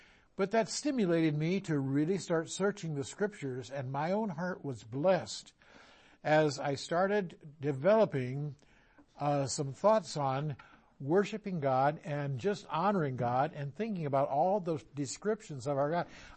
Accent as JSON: {"language": "English", "region": "Iowa", "country": "United States", "said": "I come from Iowa. You can't tell that, can you? But nonetheless, I come from Iowa"}